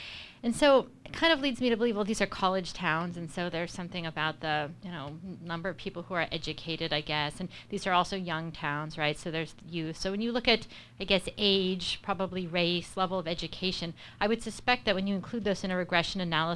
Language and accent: English; United States; now in Canada; I was kind of surprised as an American to notice the NDP did really well in rural areas.